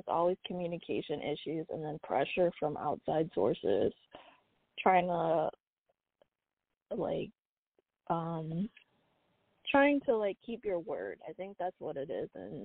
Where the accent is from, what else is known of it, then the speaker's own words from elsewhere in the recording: United States; born there; specifically I'm Southeast Asian, but I was born in the U.S., so it's like I don't fit in as an American, and I don't fit in as an Asian.